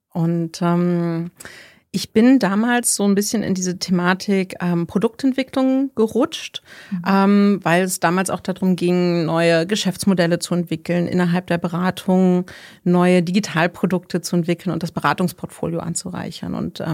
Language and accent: German; Berlin, Germany; Ich komme ursprünglich aus Berlin, Berliner Pflanze, eine der wenigen, und bin verheiratet, bin Mama, bin Psychologin, Coach und Trainerin.